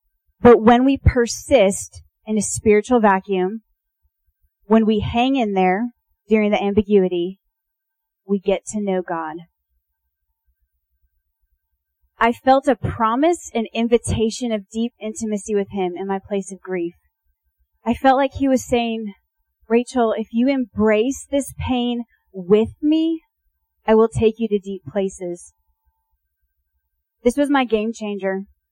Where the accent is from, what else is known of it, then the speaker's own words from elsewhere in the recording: Illinois, United States; So I grew up in Illinois. I attended the University of Illinois